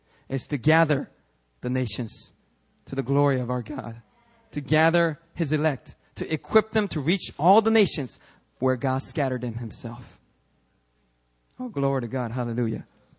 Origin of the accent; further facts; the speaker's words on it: Daegu, North Gyeongsang, South Korea; I'm from Daegu and I still can't understand Busan.